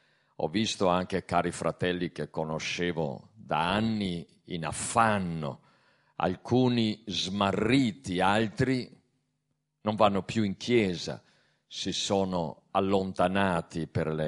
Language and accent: Italian; Trentino-Alto Adige, Italy; io vengo dalla Valsugana, una zona di monti e di valli sullo sfondo le Dolomiti